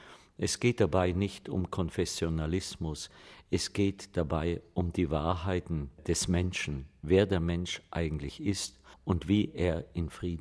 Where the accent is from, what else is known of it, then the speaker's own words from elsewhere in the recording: Germany; Ich bin sehr froh, dass er mein Heimatland wieder besucht.